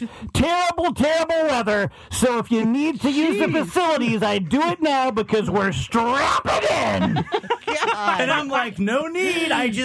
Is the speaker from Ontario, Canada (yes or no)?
no; Nova Scotia, Canada; We're stuck like, I'm from Nova Scotia.